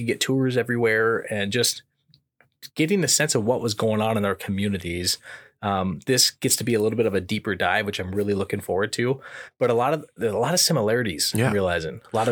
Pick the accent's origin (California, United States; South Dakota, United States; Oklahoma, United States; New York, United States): South Dakota, United States; Rapid City; also born or lived in Sioux Falls; So, you know, lifelong South Dakotan. I was born here in Sioux Falls. I grew up out in Rapid City on the western side of the state.